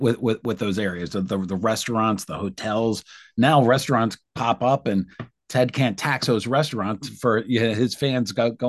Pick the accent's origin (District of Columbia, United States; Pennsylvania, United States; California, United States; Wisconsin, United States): District of Columbia, United States; Washington; And so you look here in my hometown in D.C.